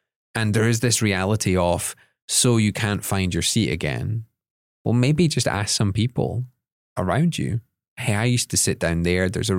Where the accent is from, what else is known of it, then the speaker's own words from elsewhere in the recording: Scotland, United Kingdom; because I'm Scottish, I often recognize the negative first.